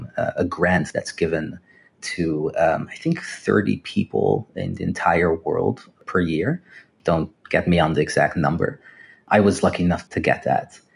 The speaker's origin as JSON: {"language": "English", "town": "Amsterdam", "region": "North Holland", "country": "Netherlands", "tie": "born or raised there", "said": "So I grew up in Amsterdam, in the Netherlands, as a U.S. citizen and as a Dutch citizen."}